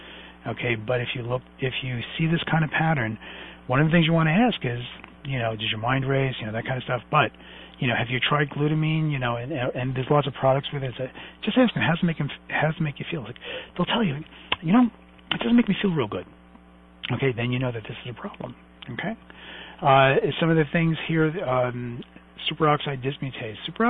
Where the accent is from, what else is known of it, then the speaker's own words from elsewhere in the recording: Brooklyn, New York, United States; because I'm Sicilian from Brooklyn, so get used to it.